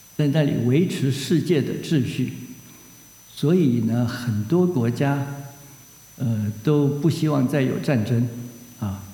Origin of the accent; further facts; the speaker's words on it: China; 我们中国人大概最知道